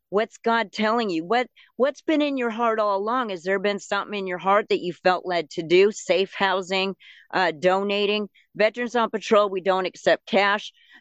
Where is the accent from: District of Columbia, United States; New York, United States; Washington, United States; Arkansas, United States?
Washington, United States; Spokane; I'm from Spokane, Washington. How the heck did I end up at this border wall?